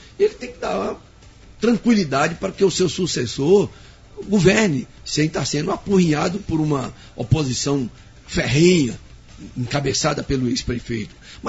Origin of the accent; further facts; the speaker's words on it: Poções, Bahia, Brazil; Eu resido aqui na nossa cidade, onde nasci, né? Uhum. Moro aqui, trabalho aqui